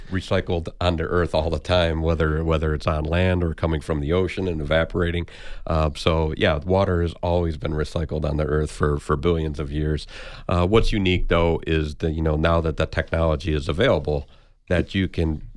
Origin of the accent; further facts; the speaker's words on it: Detroit, Michigan, United States; I'm from Detroit, so upper Midwest as well